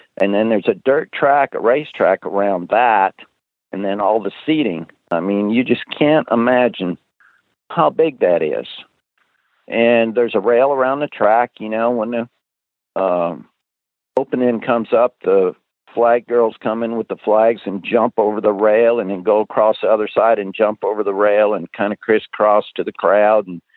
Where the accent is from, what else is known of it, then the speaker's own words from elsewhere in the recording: Canada; born there; I'm Canadian born, and I rode alongside the American flag.